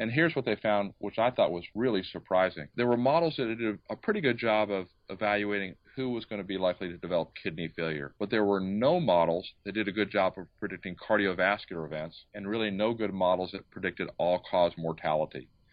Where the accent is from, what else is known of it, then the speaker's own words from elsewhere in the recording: Anchorage, Alaska, United States; from Anchorage, Alaska.